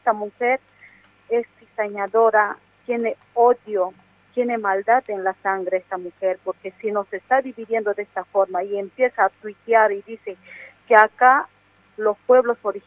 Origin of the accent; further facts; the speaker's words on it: Cochabamba, Bolivia; yo soy de Cochabamba y una parte de mi familia vive en Santa Cruz y el resto en Cochabamba